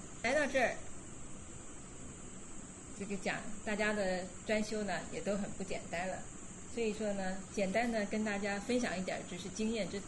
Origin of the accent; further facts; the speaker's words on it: Taiwan; moved away as an adult; now in United States; 跟着师父宣化上人，为了这个因缘去的美国，生在台湾，长在台湾。来天津呢是我的家乡故乡，因为我父亲都是天津人